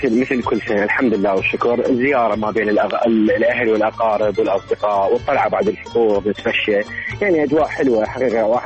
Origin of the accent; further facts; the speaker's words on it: Najaf, Najaf Governorate, Iraq; من محافظة النجف، من نفس النجف من الولاية.